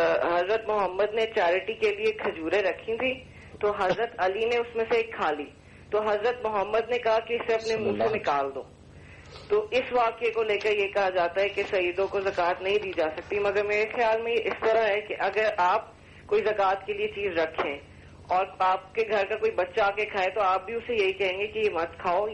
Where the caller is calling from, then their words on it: Lahore, Punjab, Pakistan; بات کر رہا ہوں لاہور سے